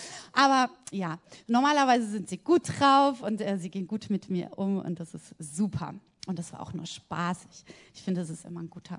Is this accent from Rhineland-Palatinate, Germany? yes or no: yes; Mainz, Rhineland-Palatinate, Germany; Also es ist ziemlich bekannt bei uns in Mainz oder in Rheinhessen, weil da alle Leute fahren hierher.